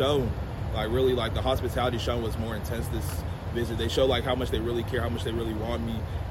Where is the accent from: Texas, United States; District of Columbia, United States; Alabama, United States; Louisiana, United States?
Texas, United States; It was great, especially like growing up in Texas.